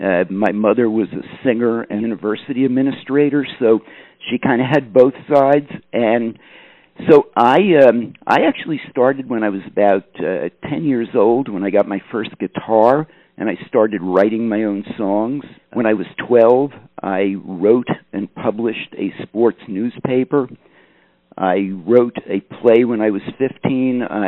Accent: New York City, New York, United States; I grew up in the New York City area, and when I say New York City area, part of the time in New York City itself, part of it in the suburbs.

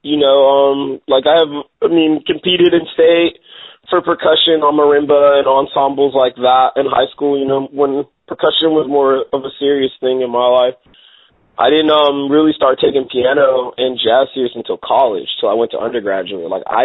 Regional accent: Houston, Texas, United States; also born or lived in Los Angeles, United States; I actually grew up in Houston, Texas. I was born in Los Angeles.

